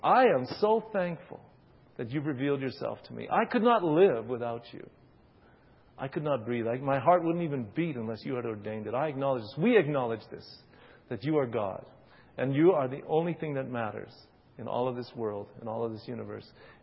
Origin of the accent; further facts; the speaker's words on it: Western Canada, Canada; Actually, I'm from Western Canada, and I'm almost on the opposite side of the ball as South Africa.